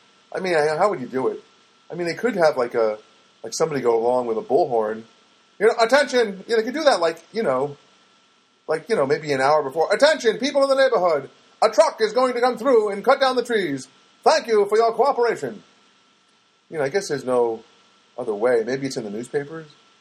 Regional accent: Philippines; Because I'm a Filipina.

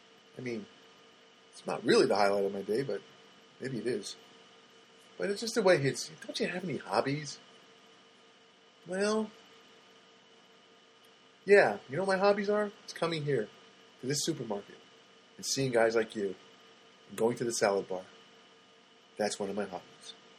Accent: United States; I'm just an American boy who wants you to learn how to speak English.

